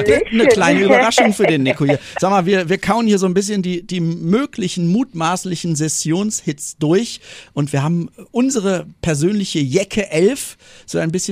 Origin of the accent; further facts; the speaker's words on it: North Rhine-Westphalia, Germany; man kann ja in Köln oder bei uns im Rheinland ob Kölsch nicht sagen, ich liebe dich